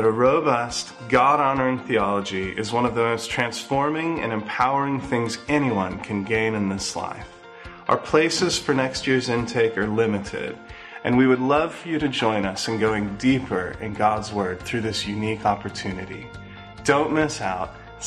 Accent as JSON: {"language": "English", "country": "United States", "moved": "as an adult", "lives_now": "Sheffield, United Kingdom", "said": "I'm an American. I don't know if you mentioned that or not, but you probably picked that up after my second sentence."}